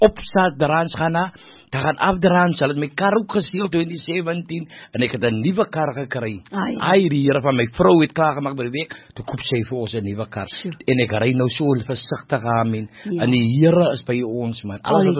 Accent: Elsies River, Western Cape, South Africa; ek is van Kanoot, Jelsie River

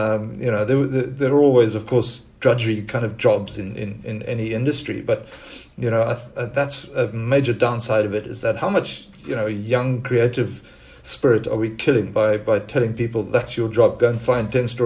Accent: East London, Eastern Cape, South Africa; I'm from East London, South Africa, where there still is, as far as I know, just the one newspaper

